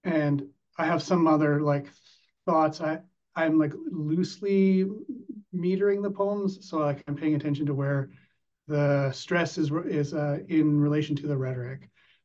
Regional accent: British Columbia, Canada; I grew up on Vancouver Island

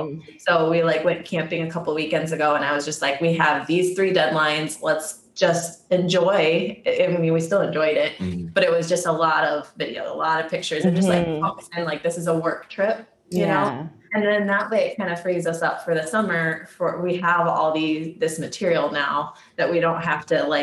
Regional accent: Michigan, United States; we found our good because we're from Michigan.

